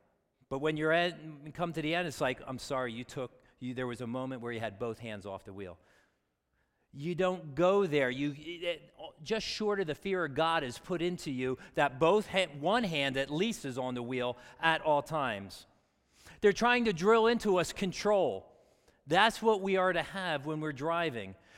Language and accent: English; Pennsylvania, United States; I grew up right outside the Philadelphia area. That's where my wife and I are